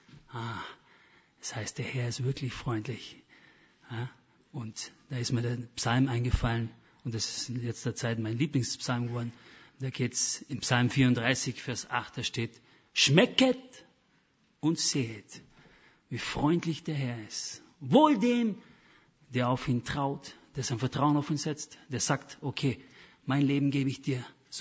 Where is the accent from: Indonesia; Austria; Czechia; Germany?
Indonesia; Ja, liebe Geschwister, bei uns in Indonesien sagt man Shalom.